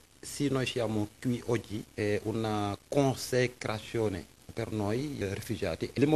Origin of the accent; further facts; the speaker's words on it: Senegal; Italian is a second language; moved away as an adult; now in Italy; Da mio paese ho fatto un po' di artigiano